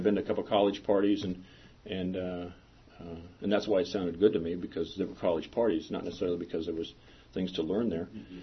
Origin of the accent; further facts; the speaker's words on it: Kansas, United States; But the only reason I really wanted to join that place is because I grew up in Kansas.